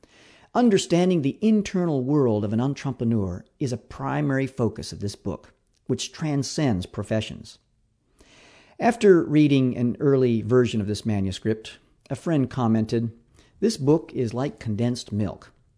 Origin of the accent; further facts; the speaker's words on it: Alberta, Canada; Growing up in Alberta, Canada, I've encountered a few of those can't see my outstretched hand in front of me type of blizzards.